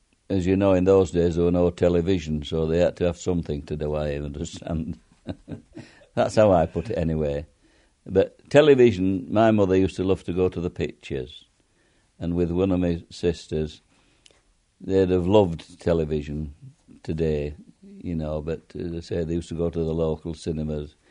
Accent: Sturton, United Kingdom; born there; I was born in Sturton in 1928, one of 11 children.

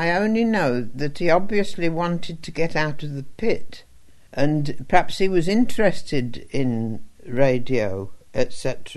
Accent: Birmingham, West Midlands, United Kingdom; born there; I was born in Northfield, Birmingham.

